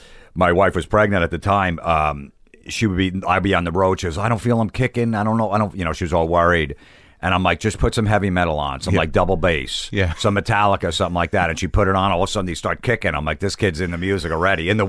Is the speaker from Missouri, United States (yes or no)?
no; Old Bridge, New Jersey, United States; when growing up in New Jersey, in Old Bridge, New Jersey